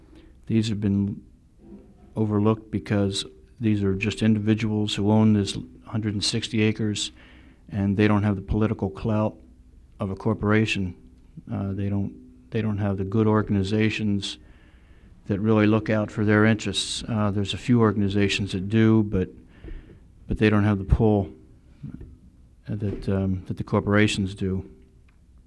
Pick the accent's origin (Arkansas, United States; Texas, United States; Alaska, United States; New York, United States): Alaska, United States; Fairbanks; I'm from Fairbanks.